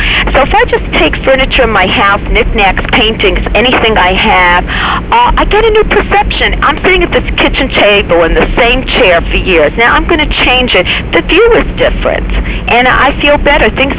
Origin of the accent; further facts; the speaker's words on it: New York, United States; Well, I'm from New York, you know?